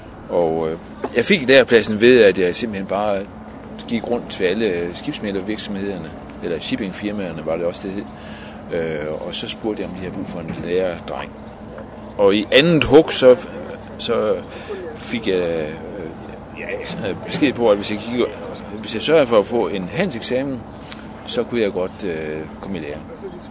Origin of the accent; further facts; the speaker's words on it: Aarhus, Central Denmark Region, Denmark; når jeg som dreng i Aarhus i 60'erne og begyndelsen af 70'erne sådan, havde tid til overskud